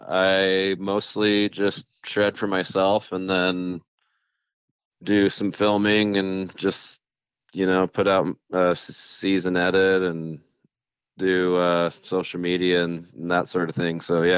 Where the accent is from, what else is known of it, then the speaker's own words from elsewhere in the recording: Fairbanks, Alaska, United States; I grew up in Fairbanks, Alaska, up in the interior, and that's where I first started snowboarding.